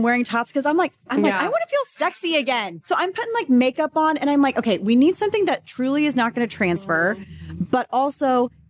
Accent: Texas, United States; Because like, I grew up in Texas, so I went to like tanning beds when I was 16.

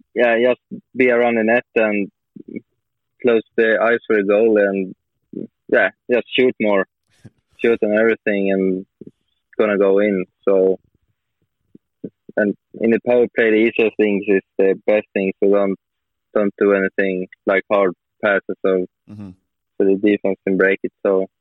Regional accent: Sweden; English is a second language; I'm up north from Sweden.

